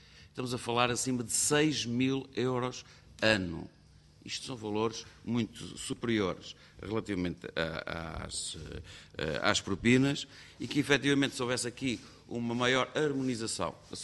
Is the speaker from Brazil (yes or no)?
no; Viseu, Portugal; Eu sou de Viseu